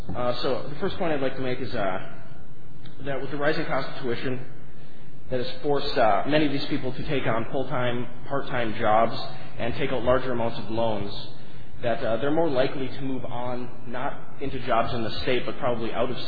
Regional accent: Detroit Lakes, Minnesota, United States; I hail from Detroit Lakes, Minnesota

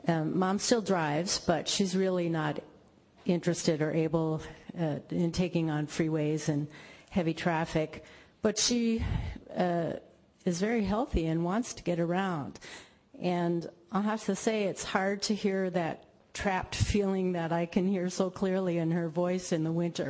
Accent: Faribault, Minnesota, United States; now in St. Cloud, United States; I live here in St. Cloud. I moved here from Faribault, Minnesota, my hometown.

